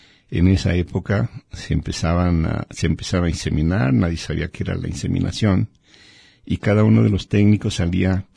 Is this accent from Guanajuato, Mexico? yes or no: yes; León, Guanajuato, Mexico; now in Jalisco, Mexico; soy de León, Guanajuato. Pues sí, es cierto. Allá duermo, pero vivo en Jalisco.